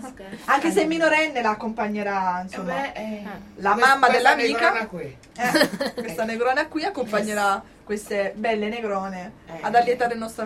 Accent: Calabria, Italy; nel momento in cui dico sono della Calabria, allora uno dice oddio sei del sud, oddio Calabrese

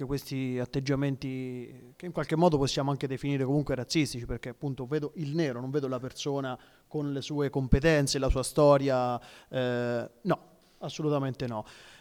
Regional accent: Terni, Umbria, Italy; l'immigrato discriminato sono io che sono di Terni

